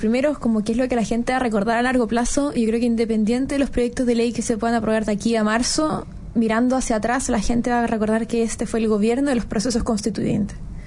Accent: Chile; lo que éramos nosotros como chilenos

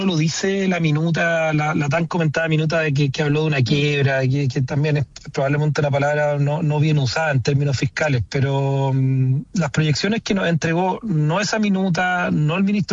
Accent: Chile; a pesar de los momentos de dificultad que muchas veces nos toca vivir como chilenos

